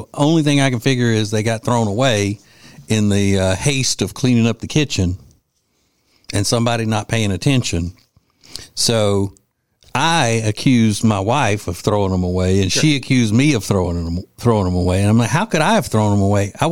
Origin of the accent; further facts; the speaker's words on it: Louisiana, United States; we didn't eat this growing up in Louisiana, so I think it's the southeastern regional thing.